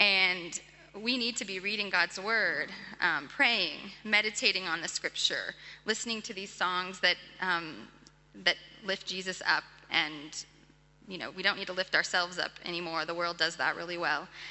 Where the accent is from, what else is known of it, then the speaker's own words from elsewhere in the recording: Texas, United States; born there; accent: American; So I was born in Texas. Probably can hear a little bit American there. Born in Texas, and when I was 4 years old, my dad became the pastor of our church.